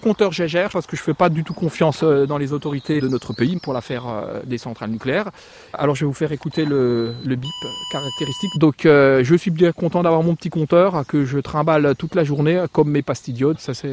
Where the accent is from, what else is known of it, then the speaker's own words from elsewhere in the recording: Grand Est, France; Chez nous, en Alsace